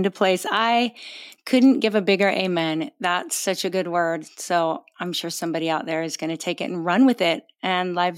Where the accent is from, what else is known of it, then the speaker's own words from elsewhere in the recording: Hawaii, United States; I thought Portugal was freezing, but we're from Hawaii.